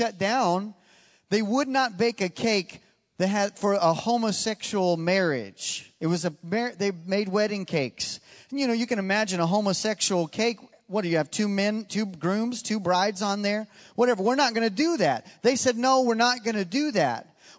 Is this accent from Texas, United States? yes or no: yes; Fort Worth, Texas, United States; I said, I'm from Fort Worth.